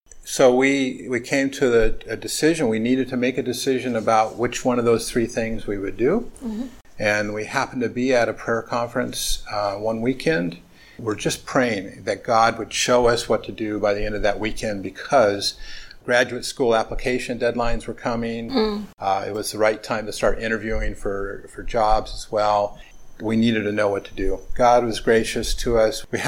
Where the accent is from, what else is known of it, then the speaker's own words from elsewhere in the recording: California, United States; I grew up in Southern California.